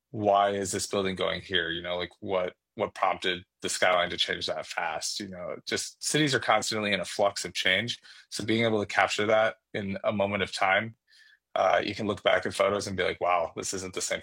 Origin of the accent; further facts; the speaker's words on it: Madison, Wisconsin, United States; I grew up in Madison area